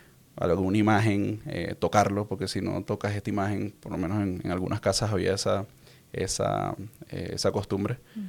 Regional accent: Caracas, Capital District, Venezuela; yo ya por mi acento y por mi forma de hablar, pues quizás lo reconocen, soy de Venezuela, nací en Caracas, Venezuela, en la capital, pero luego, pues con mi familia, bueno, realmente mi familia por parte materna es de La Guaira, de una ciudad costera, un estado, ciudad costero.

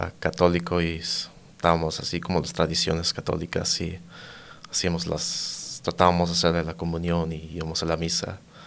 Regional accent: Colorado, United States; Fuimos a California primero y ahí estábamos con unos tíos. Y ya después nos vinimos con otros tíos acá en Colorado, y acá prácticamente crecí en Colorado.

